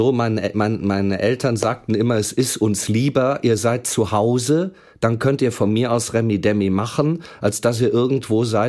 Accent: Hellenthal, North Rhine-Westphalia, Germany; aufgewachsen bin ich in Hellenthal. Das ist ein 3000-Seelendorf mitten in der Eifel. Da ist halt sehr viel Gegend, eine wunderschöne Gegend.

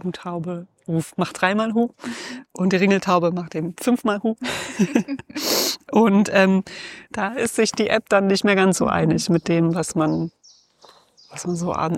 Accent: Düsseldorf, North Rhine-Westphalia, Germany; ich bin ja in Düsseldorf aufgewachsen, ganz in der Nähe vom Nordfriedhof. Und das ist ein ganz großer alter Friedhof.

